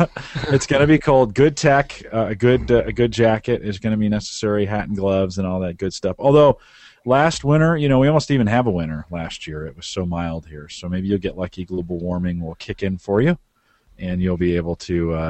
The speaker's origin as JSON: {"language": "English", "country": "Australia", "said": "Yeah, Brisbane, Australia. Rennie, thanks for coming on tonight. We're all Australian tonight."}